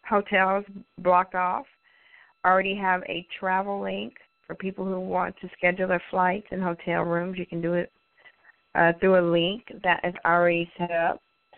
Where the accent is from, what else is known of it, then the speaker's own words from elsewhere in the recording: Texas, United States; I want to bring them into an atmosphere that speaks Texas because I'm a Texan.